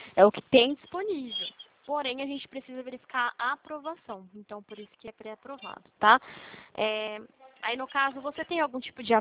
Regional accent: Limeira, São Paulo, Brazil; Eu sou do estado de São Paulo, falo de Limeira, São Paulo, aqui do centro de Limeira.

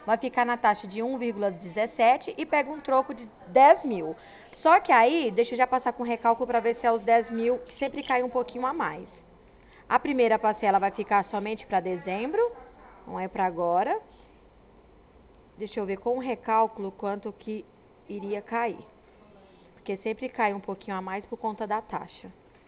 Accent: Ribeirão Preto, São Paulo, Brazil; Eu sou aqui de Ribeirão Preto.

